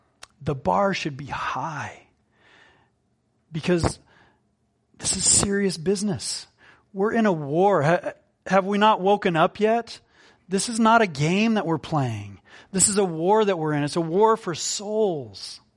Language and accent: English; Los Alamos, New Mexico, United States; Look, I grew up in Los Alamos, New Mexico, part of Crossroads Bible Church.